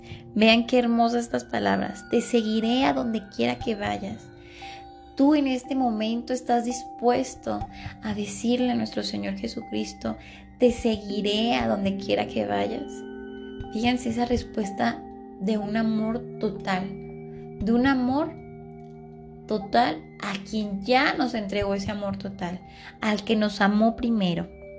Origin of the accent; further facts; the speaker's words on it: Mexico; Y nosotros, como mexicanos